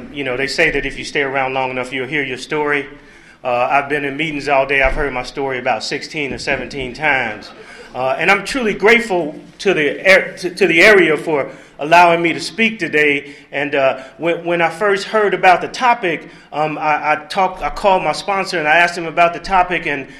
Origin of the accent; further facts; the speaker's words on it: Cincinnati, Ohio, United States; When I was real young, I was back in Cincinnati. I grew up in Cincinnati, and I had two older sisters and one younger sister